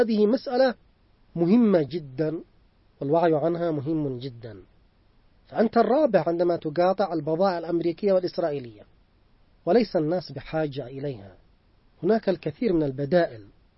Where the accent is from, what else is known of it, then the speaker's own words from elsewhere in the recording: Yemen; يعني مثلا كم نعاني عندنا في اليمن معاناة شديدة جدا